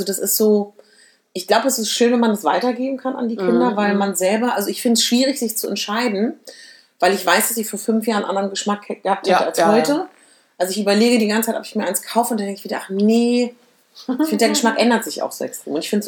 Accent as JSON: {"language": "German", "region": "Berlin", "country": "Germany", "said": "ich komme ja aus Berlin"}